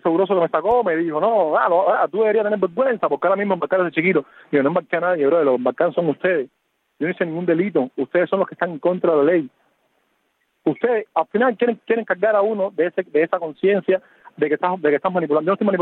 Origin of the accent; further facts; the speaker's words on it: Cuba; yo soy sumamente cubano